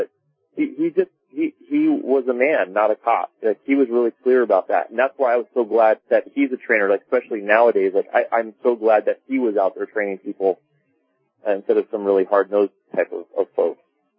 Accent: Laguna Beach, California, United States; I grew up in Laguna Beach, California. It's a very liberal city.

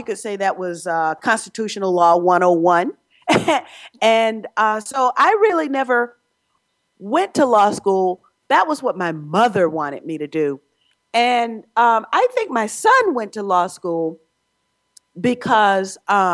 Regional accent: Georgia, United States; which meant that the election laws in the state of Georgia, my home state, had to be changed.

